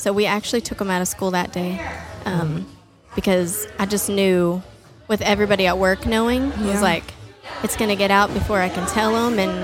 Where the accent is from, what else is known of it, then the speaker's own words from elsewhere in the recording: Amarillo, Texas, United States; now in Bushland, United States; I am from Bushland, Texas. Born and raised in Amarillo, but we live in Bushland, Texas.